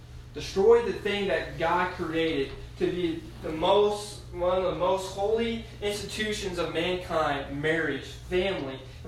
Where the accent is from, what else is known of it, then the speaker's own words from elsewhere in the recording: Wellington, Kansas, United States; because I grew up in Wellington. Our math department was horrible.